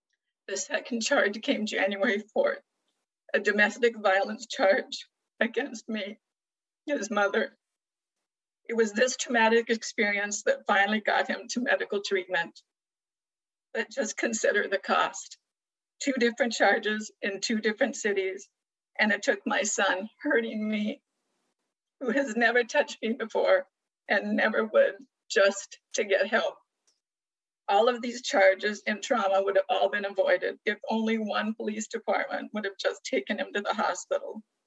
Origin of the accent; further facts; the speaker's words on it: Redland, Washington, United States; from Redland, Washington